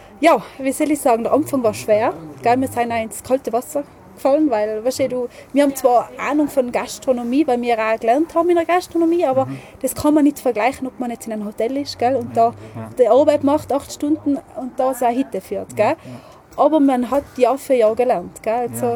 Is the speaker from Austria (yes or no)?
yes; Tyrol, Austria; gell? Ich bin gebürtig aus dem Pitztal